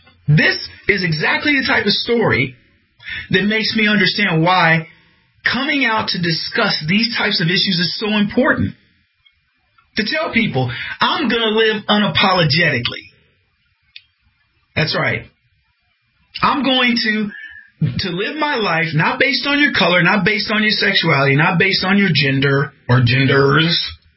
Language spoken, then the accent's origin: English; the South, United States; I mean, I grew up in the South.